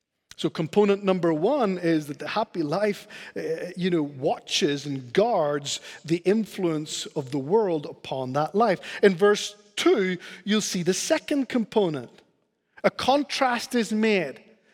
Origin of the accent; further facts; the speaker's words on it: Canary Islands, Spain; I grew up in Spain, as many of you know, in the Canary Islands.